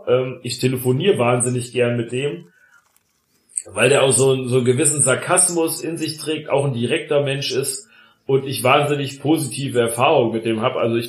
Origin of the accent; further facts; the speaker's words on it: Cologne, North Rhine-Westphalia, Germany; dass das halt als Kölner auch so ein bisschen in die Richtung eingefärbt ist